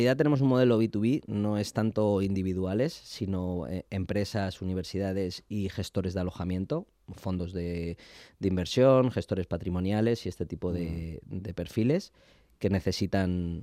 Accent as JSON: {"language": "Spanish", "town": "Cadalso de los Vidrios", "region": "Community of Madrid", "country": "Spain", "said": "Yo soy de Cadalso de los Vidrios."}